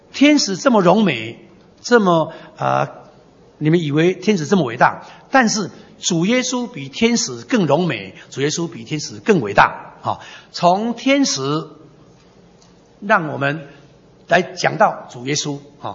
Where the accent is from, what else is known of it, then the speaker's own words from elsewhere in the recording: Taiwan; 刚才好像很多的这个我们台湾人，我们一定听过我们的长辈说